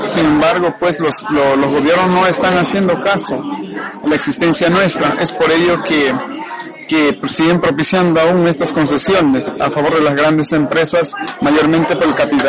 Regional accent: Peru; yo soy del pueblo Ashaninka del país Perú.

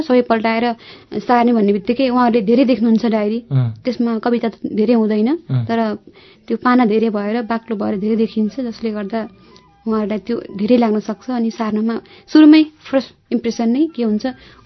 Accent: Gandaki Province, Nepal; now in Kathmandu, Nepal; मेरो घर स्याङ्जा।

